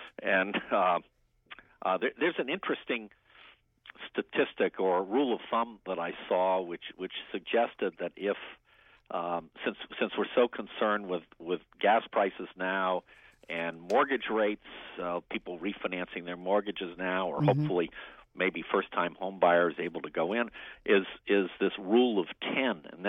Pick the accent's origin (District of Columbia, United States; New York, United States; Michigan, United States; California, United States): District of Columbia, United States; Washington; I grew up in Washington. My father was worked for the government